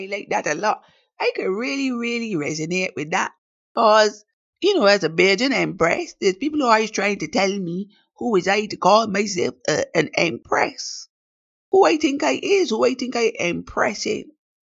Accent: Barbados; accent: Bajan; I don't care if you don't like my Bajan accent. I don't care if you don't think I talk proper enough, even as a Bajan to Bajan person. This is how I talk.

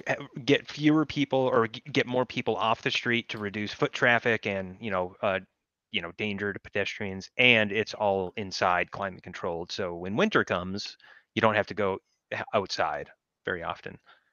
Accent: Twin Cities, Minnesota, United States; I grew up in the Twin Cities

